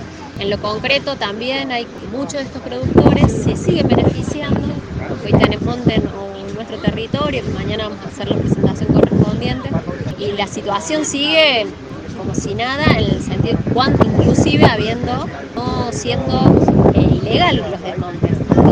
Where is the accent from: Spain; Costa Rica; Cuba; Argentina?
Argentina; Córdoba; Otro en la zona de la que yo soy, del departamento de Río Seco.